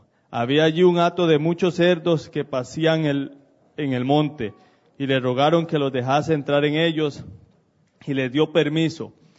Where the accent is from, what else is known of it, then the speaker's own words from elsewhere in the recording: Costa Rica; en esos pueblos, como mi pueblo donde yo vengo, de Costa Rica, ahí casi todo el mundo se conoce, son pueblos pequeñitos